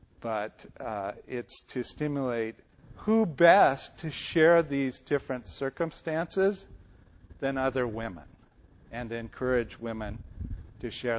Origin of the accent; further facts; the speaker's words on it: California, United States; also born or lived in Maryland; I was born in Maryland, and then we immediately moved back to California after stopping in Pittsburgh for 9 months or something.